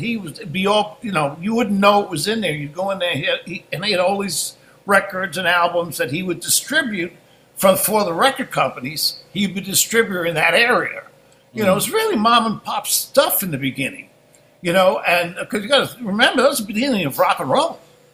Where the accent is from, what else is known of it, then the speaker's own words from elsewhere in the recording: Bronx, New York, United States; Yeah. I grew up in the Bronx